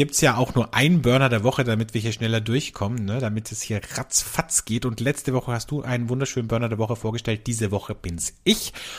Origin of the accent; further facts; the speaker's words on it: Austria; wie bei uns in Österreich, Welschriesling ist ein Schankwein